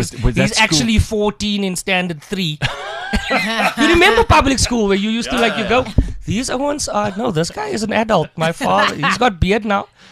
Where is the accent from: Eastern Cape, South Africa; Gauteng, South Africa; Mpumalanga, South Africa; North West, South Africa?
Eastern Cape, South Africa; Hankey; I'm from Hanky.